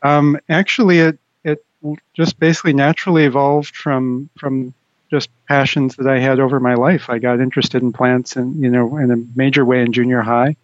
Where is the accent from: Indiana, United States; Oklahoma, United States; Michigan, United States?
Michigan, United States; I'm originally from Michigan, so to Florida, yeah, absolutely.